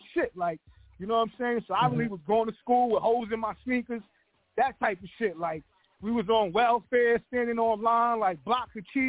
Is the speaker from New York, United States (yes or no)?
yes; New York City, New York, United States; I'm born and raised in South Jamaica, Queens, New York City. Queens always been like the underdog of New York City.